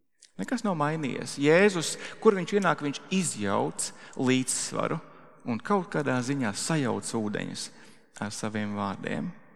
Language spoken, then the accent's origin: Latvian; Madona, Madona Municipality, Latvia; es esmu no tā gala, es esmu no Madonas, bet Praulieni ir vēl tālāk